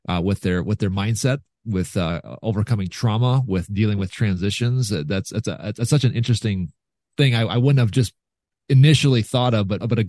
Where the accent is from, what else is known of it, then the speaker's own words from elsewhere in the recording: Minnesota, United States; I'm from West Central Minnesota. That's got German written all over.